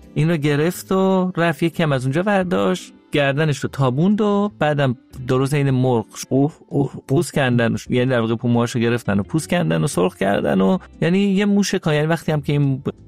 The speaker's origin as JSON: {"language": "Persian", "country": "Iran", "said": "ما ایرانی هستیم"}